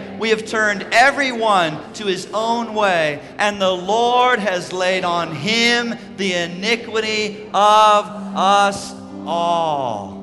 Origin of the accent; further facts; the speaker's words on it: Chicago, Illinois, United States; growing up in Chicago and seeing dads not be dads and men not be men.